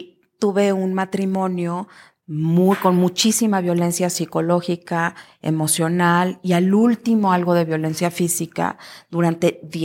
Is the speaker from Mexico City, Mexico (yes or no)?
yes; Mexico City, Mexico; also born or lived in Tijuana; Soy de la Ciudad de México, me voy a vivir a Tijuana, Baja California